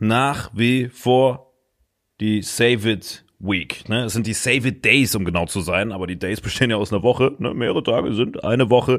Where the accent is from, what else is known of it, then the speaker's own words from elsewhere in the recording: Saarland, Germany; bei uns da, wo ich herkomme, Saarland